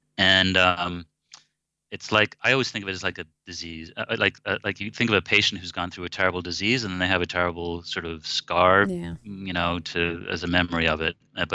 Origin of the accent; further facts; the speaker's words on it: United States; now in Russia; because I'm an American, I get it.